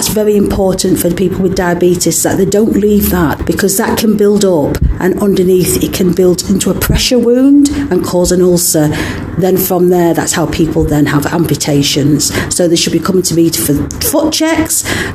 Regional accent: England, United Kingdom; moved away as an adult; now in Barbados; you can tell I'm English. I've moved to Barbados 4 months ago. I trained in the UK at the University of Salford in podiatry, and recently I'm qualified. Come to Barbados, why? Because my parents are from here.

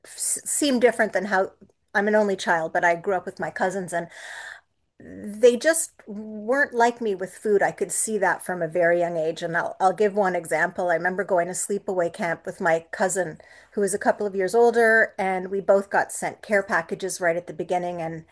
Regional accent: Montreal, Quebec, Canada; So by the time I got to high school, I'm from Montreal, so that would have been grade 7 to 11.

